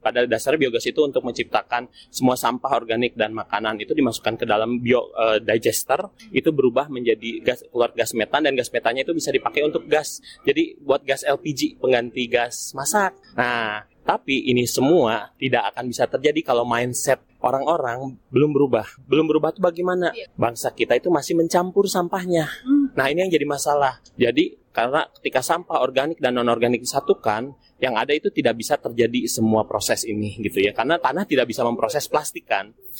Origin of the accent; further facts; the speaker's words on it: Bandung, West Java, Indonesia; Saya dari Bandung.